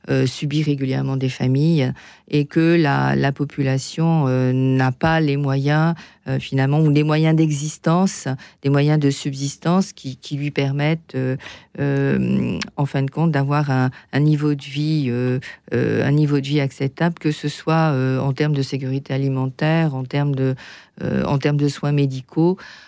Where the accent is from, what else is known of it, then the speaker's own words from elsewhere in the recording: Poland; même chez nous, en Pologne